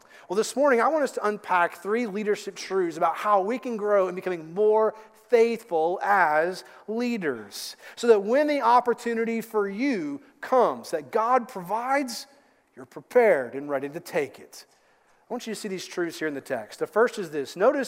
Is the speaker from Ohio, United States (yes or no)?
no; Lexington, Kentucky, United States; You know, growing up in Lexington, Kentucky, I was born and raised there.